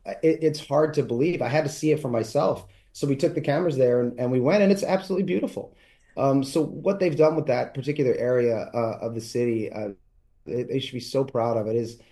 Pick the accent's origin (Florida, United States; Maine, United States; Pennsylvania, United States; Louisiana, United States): Pennsylvania, United States; Philadelphia; In fact, that house that I grew up in South Philly served as my house that I grew up in the television show.